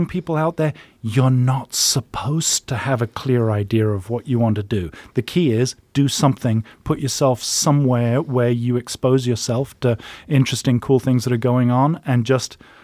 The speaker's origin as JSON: {"language": "English", "region": "England", "country": "United Kingdom", "lives_now": "United States", "said": "Well, you know, I'm an English guy."}